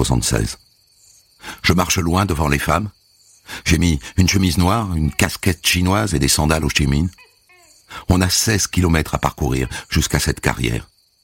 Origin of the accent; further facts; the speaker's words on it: Cambodia; Ah non, camarade. Au contraire, je viens du Cambodge.